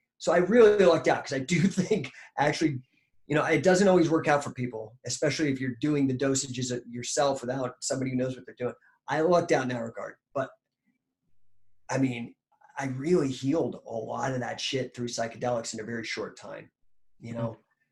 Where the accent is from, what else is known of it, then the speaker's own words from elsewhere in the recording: Ireland; I do know that, you know, I'm, and maybe it's because I'm Irish, I'm very fucking lucky.